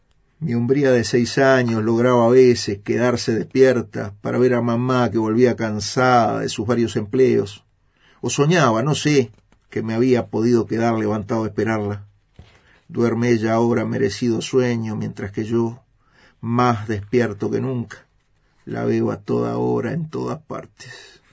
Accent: Uruguay; uruguayo, señor

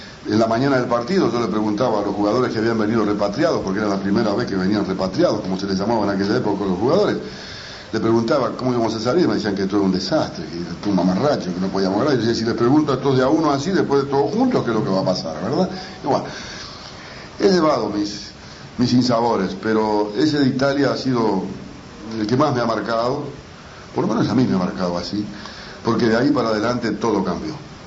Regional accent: Uruguay; si somos uruguayos en materia de fútbol tengo varias

